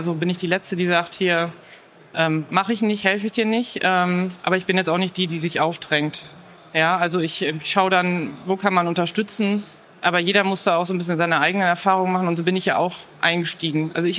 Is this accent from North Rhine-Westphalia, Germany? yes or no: yes; North Rhine-Westphalia, Germany; Ich komme ursprünglich aus dem Münsterland. Bin da auch familiär mit jagdlichem Hintergrund aufgewachsen.